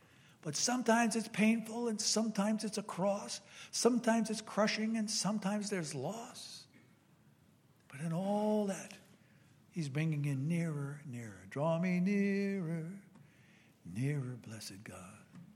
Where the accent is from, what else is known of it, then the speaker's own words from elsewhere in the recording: Brooklyn, New York, United States; born there; I was born in Brooklyn, by the way, Brooklyn, New York.